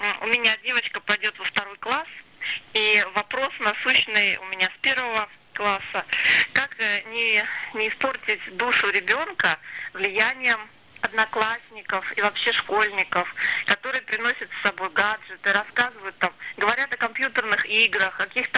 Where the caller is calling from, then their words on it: Krasnoye Selo, Saint Petersburg, Russia; Я из Красного села. Санкт-Петербург.